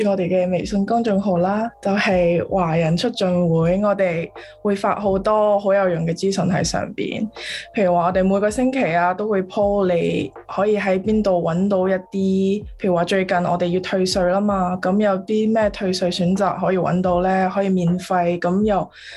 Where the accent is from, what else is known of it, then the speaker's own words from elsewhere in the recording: Guangzhou, Guangdong, China; also born or lived in US East Coast; now in San Francisco Bay Area, United States; 我喺廣州長大嘅，咁我後屘喺東岸嗰邊讀書啦。咁我十二月先搬咗嚟呢邊嘅，所以嚟呢度都唔係好耐